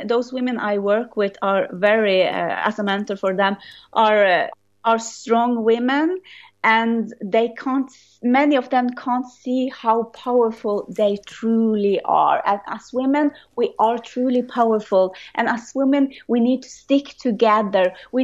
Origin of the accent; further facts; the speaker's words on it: Norway; first language Norwegian; English is a second language; And I was very scared because my first language are Norwegian. So to speak in English has been something